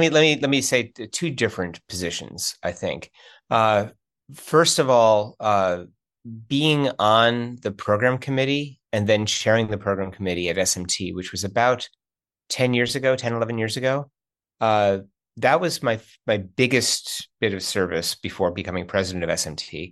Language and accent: English; Cleveland, Ohio, United States; now in Florida, United States; I'm from Cleveland, Ohio, initially. Before coming to Florida State, I'd lived my entire life north of the Ohio River in grad school and in jobs.